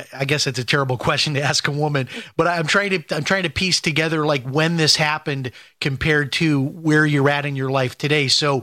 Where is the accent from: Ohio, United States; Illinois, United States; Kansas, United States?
Illinois, United States; Chicago; And I'm from Chicago, so I've been to Eastern many times.